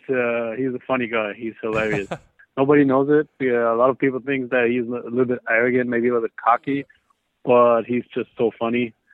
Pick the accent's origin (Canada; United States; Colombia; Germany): Germany; Berlin; So I was growing up, I grew up in Berlin, Germany. Lived there for all my life. And my dad is American.